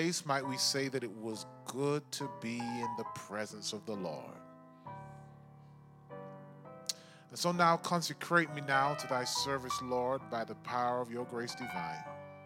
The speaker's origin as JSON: {"language": "English", "town": "Oldham", "region": "North West England", "country": "United Kingdom", "tie": "born or raised there", "said": "I grew up in the Northumberland Conference in just outside of Manchester, a place called Oldham."}